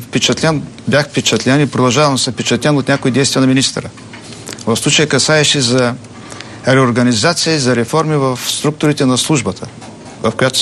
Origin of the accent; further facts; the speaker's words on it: Ruse, Ruse Province, Bulgaria; now in Sofia, Bulgaria; Не от София. Живея в София. Така, а иначе съм от Русе.